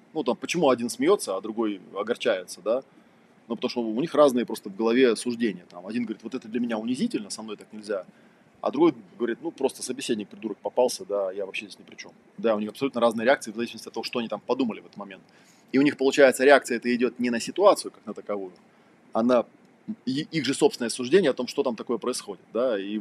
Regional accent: Lithuania; also born or lived in Kazakhstan; Потому что я родился в Казахстане, школу закончил в Литве

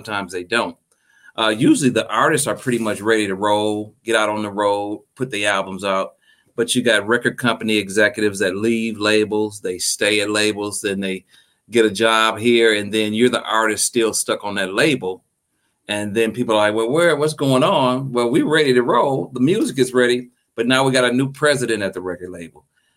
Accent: Clarksdale, Mississippi, United States; born there; Well, I was born in Clarksdale, Mississippi, and had to go back to Clarksdale pretty much every summer. Mm-hmm. That and Marks, Mississippi. My mother was from Marks and my father was from Clarksdale, Mississippi.

